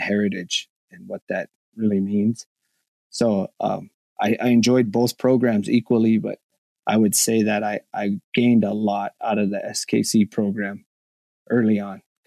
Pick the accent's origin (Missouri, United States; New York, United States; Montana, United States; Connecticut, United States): Montana, United States; growing up in Crow, I had a fairly strong connection with culture and identity. So I was always aware, for the most part, that being a Crow Indian, you know, is different than everybody else.